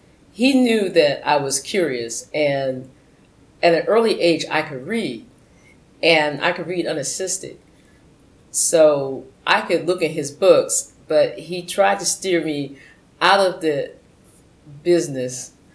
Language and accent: English; Washington, District of Columbia, United States; also born or lived in Orange, United States; I was born in Orange, New Jersey. My actually hometown is Washington, D.C.